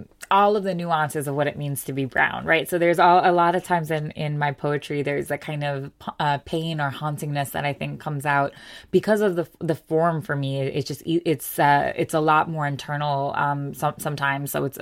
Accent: United States; And growing up in America as a South Asian, a young South Asian person, there was just no mention ever of partition in any of our textbooks.

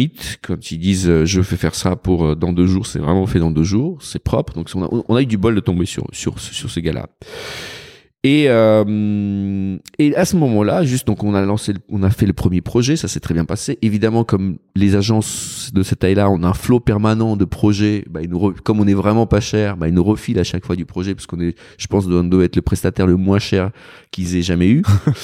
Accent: Saint Petersburg, Russia; moved away; Saint-Pétersbourg, ma ville natale.

